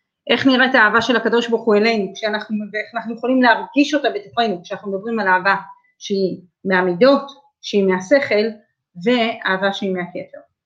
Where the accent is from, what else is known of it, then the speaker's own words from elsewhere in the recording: Safed, Northern District, Israel; כשהייתי ילדה, גדלתי בצפת.